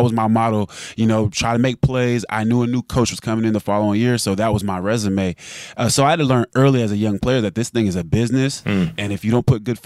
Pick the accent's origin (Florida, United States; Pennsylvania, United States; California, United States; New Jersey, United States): Florida, United States; Jacksonville; I grew up in Jacksonville, Florida.